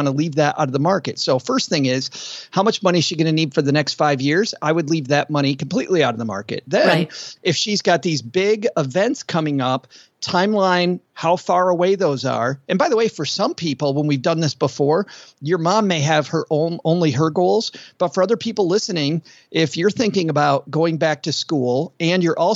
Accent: Michigan, United States; I mean, I grew up in West Michigan and it was all cornfields

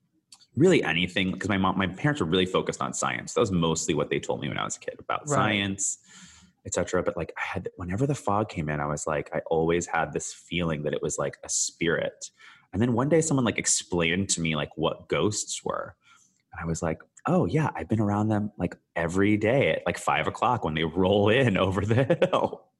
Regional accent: Canada; born there; I've been like everywhere. … I'm from everywhere. I've lived everywhere. I've been everywhere. I was born in Canada, as some of your listeners may know, but I actually spent

